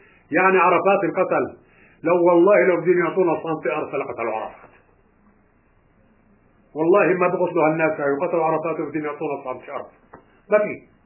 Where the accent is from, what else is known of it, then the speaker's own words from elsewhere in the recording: Palestine; قلت له انا فلسطيني